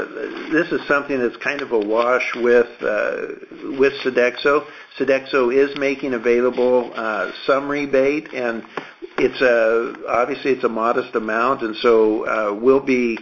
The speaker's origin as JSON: {"language": "English", "region": "Oregon", "country": "United States", "tie": "born or raised there", "moved": "as an adult", "said": "Now, I grew up in Western Oregon where it rains all the time, starting around the 1st of October and usually running through Easter."}